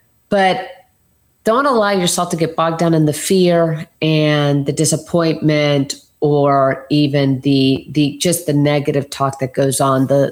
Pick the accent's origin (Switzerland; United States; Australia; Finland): United States; Lakeland, Florida; My hometown is Lakeland, Florida, in Polk County.